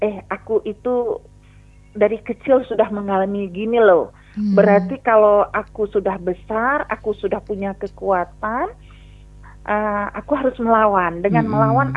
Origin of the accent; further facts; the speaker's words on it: Aceh, Indonesia; sebagai pedoman saya sebagai orang Aceh.